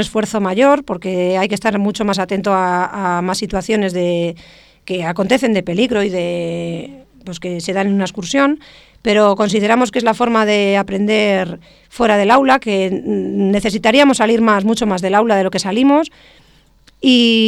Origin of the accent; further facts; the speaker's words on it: Valladolid, Castile and León, Spain; Mi motivación era acercarme a Valladolid, que es de donde soy y donde vivo